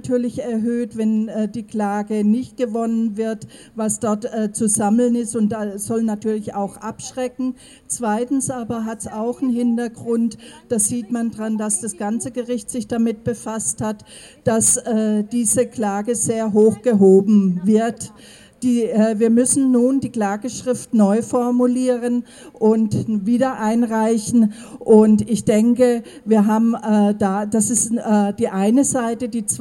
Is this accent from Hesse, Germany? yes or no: no; Marl, North Rhine-Westphalia, Germany; und ich komme aus Marl.